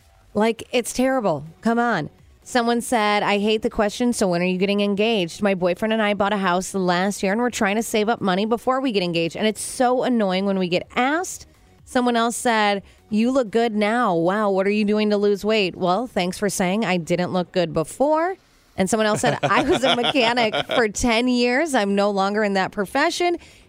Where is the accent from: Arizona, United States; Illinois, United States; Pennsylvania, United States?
Illinois, United States; born there; Well, I was born in Illinois.